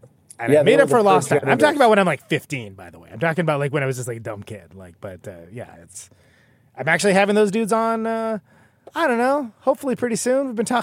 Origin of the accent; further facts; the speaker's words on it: Oakland, California, United States; Can I tell you, as someone from Oakland, California, I got into them way too late